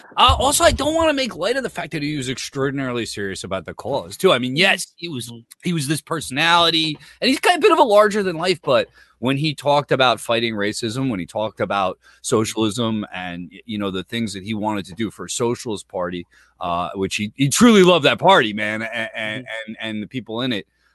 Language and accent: English; New Jersey, United States; I gotta stroke my face because I'm watching this going, oh, this is how I'm representing my home state.